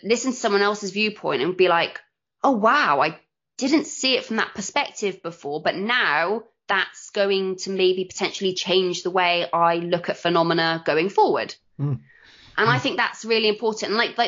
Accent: Bristol, South West England, United Kingdom; I'm like a freaking Vicky Pollard on steroids because I'm from Bristol and I'm just like, yeah, thank you.

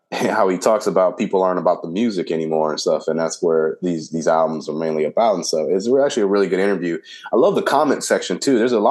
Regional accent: Compton, California, United States; He grew up in L.A. I grew up in Compton.

